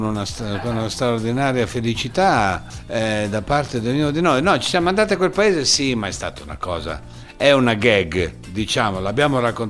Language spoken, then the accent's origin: Italian; Formigine, Emilia-Romagna, Italy; born there; Io sono nato in un paesino, io sono nato a Formigine.